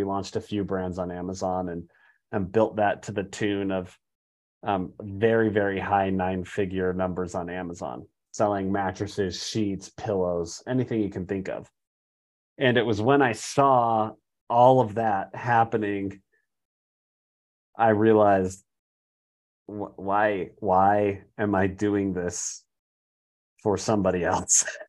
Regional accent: Ogden, Utah, United States; also born or lived in Italy; now in Logan, United States; Yeah, I have lived in almost my entire life in Utah. Was born in Ogden, grew up in there, but have lived now for the last 15 years in a town called Logan. So I call Logan home.

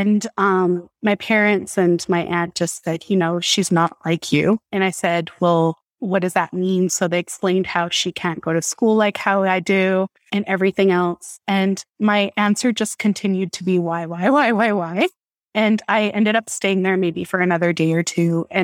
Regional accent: Canada; I'm a South Asian woman. So born and raised in Canada, two immigrant parents from India

